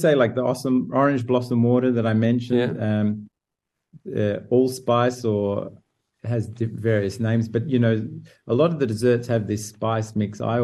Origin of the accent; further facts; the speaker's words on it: Adelaide, South Australia, Australia; I grew up in South Australia, so the landscape's similar, a bit dry and dusty. And there's something about it that feels familiar, definitely. Mm. And, you know, going to school in Adelaide